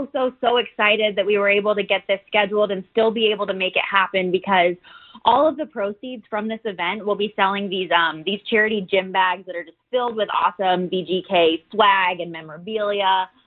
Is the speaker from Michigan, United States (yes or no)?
no; Las Vegas, Nevada, United States; Born and raised in Vegas. Went to Sig Rogich Middle School right next to Palo, too.